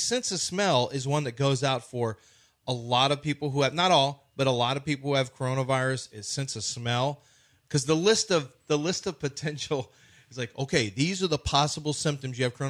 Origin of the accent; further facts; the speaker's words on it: Texas, United States; Are you from Texas? Yes, we are from Texas. We do have Texas plates.